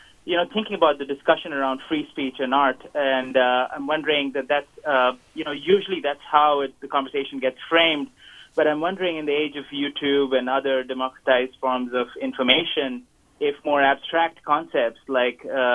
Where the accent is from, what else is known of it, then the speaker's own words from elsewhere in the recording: Kolkata, West Bengal, India; now in San Mateo, United States; I'm calling from San Mateo, California, but I grew up in Calcutta, India.